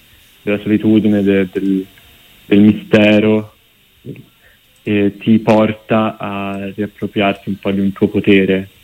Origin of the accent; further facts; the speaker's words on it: Grosseto, Tuscany, Italy; also born or lived in Rome; now in Milan, Italy; sono nato a Roma, però mia madre è romana. E sono nato a Roma e ho vissuto più che altro però a Grosseto, anche se poi sono tornato a Roma per studiare 6 anni fa, e poi ora sono a Milano